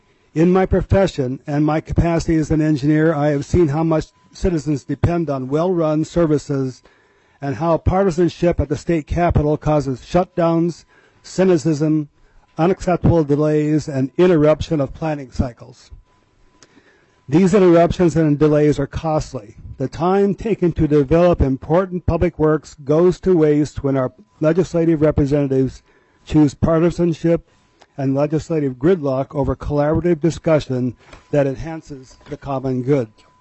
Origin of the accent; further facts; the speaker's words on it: Bemidji, Minnesota, United States; I am from Bemidji, Minnesota, where my wife and I have lived for almost 40 years.